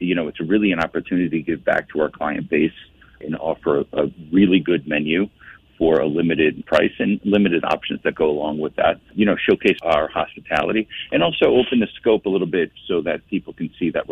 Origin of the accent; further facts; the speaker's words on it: Waterbury, Connecticut, United States; I started cooking when I was 15. I'm from Waterbury, Connecticut.